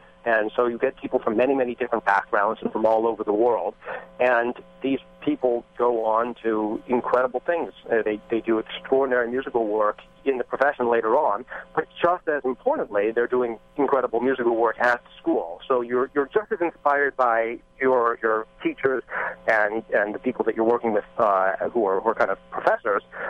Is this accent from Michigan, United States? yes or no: no; Bay Area, California, United States; I was born and raised in the Bay Area. I've lived all over, pretty much every sector of the Bay Area, in fact.